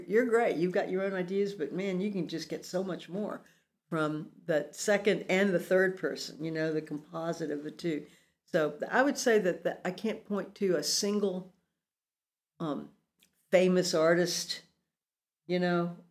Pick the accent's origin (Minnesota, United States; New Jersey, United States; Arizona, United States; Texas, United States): Texas, United States; Corpus Christi; You know, I'm still like that little kid growing up in Corpus Christi, Texas.